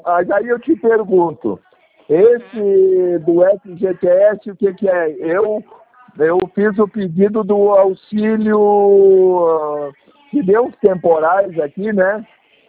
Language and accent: Portuguese; São Lourenço do Sul, Rio Grande do Sul, Brazil; É. Eu sou do Sul do Sul. Eu sou de São